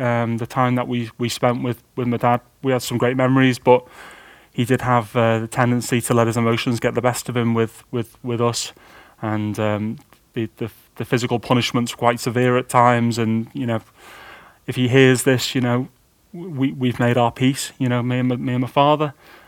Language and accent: English; Crosby, North West England, United Kingdom; So I was born in 1985 in Crosby. I lived there for a number of years, and I was the third child from my parents.